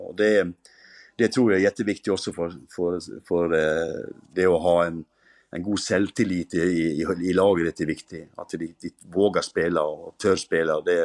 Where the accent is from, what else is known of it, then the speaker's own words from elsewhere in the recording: Norway; jag växte upp i Norge